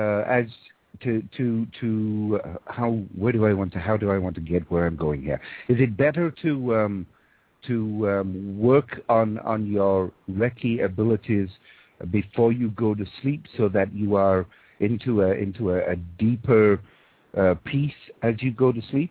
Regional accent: England, United Kingdom; you know, I'm an Englishman

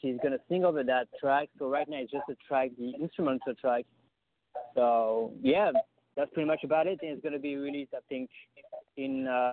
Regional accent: France; English is a second language; moved away as an adult; also born or lived in Berlin, Germany / London, United Kingdom; now in Los Angeles, United States; I'm from France originally. Grew up in France, and I lived 3 years in Berlin, 1 year in London, and here I am now in Los Angeles, California

